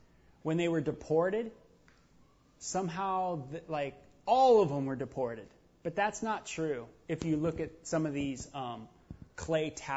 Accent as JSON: {"language": "English", "region": "California", "country": "United States", "said": "I'm from California. We're all liberal there."}